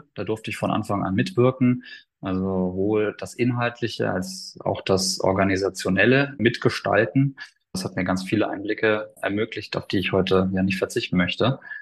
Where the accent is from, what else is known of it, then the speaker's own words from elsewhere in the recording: Munich, Bavaria, Germany; Bin Münchner Kind, hier aufgewachsen, lebe hier schon sehr, sehr lange und sehr, sehr glücklich.